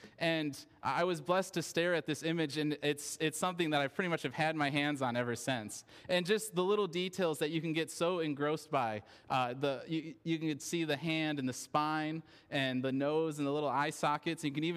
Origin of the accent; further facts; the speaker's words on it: Michigan, United States; now in East Tennessee, United States; I grew up in Michigan, and coming down here, I was so amazed at the beauty of East Tennessee when I got here.